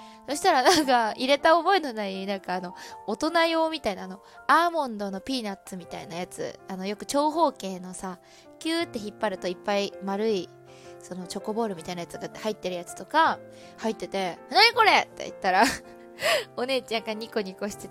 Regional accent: Aichi, Japan; やっぱり愛知がすごい好きなので、地元に帰ってきたっていうので、

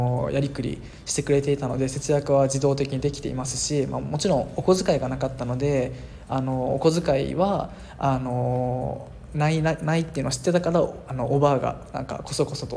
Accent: Okinawa, Japan; moved away as an adult; now in Malaysia; 自分の地元なのに生まれた場所なのになんかあまり受け入れてもらってる感じがなくて、そしてまあ、 大学時代に神奈川に行って留学したのをきっかけに、まあ、英語も覚えたしマレーシアに留学したし

